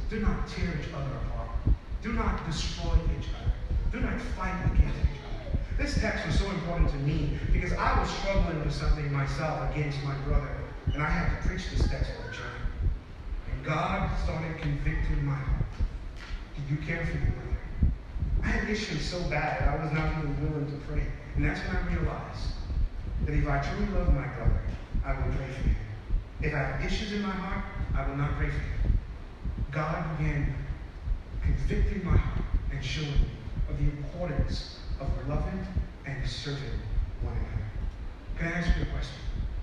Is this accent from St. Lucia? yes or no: yes; St. Lucia; growing up in St. Lucia